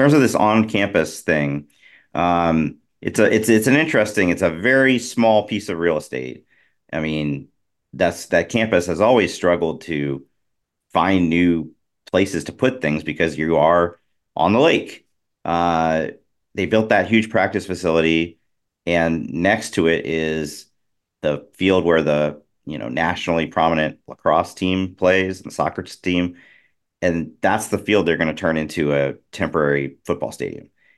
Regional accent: Australia; moved away as an adult; now in United States; I've lived in the US for a decade, but I'm originally from Australia

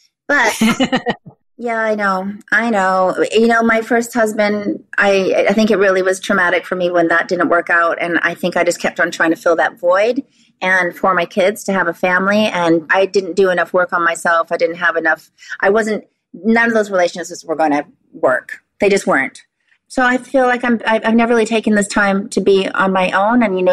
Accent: British Columbia, Canada; also born or lived in Los Angeles; I'm Canadian, and I think it's the only way I survived being in Los Angeles or being in that world at all, is because I had a good foundation, good roots here on Vancouver Island.

